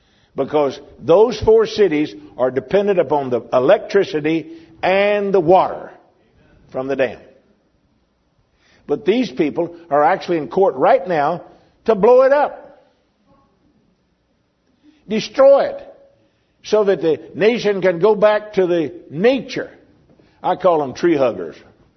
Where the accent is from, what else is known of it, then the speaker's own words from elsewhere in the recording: United States; As an American, that made me feel pretty good.